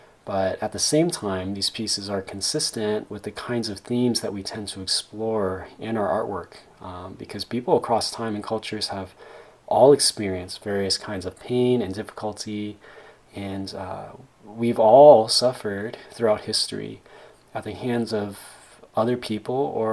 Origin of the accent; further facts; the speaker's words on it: United States; So I've always been conscious about being Japanese, but it's also very conscious that culturally I'm an American.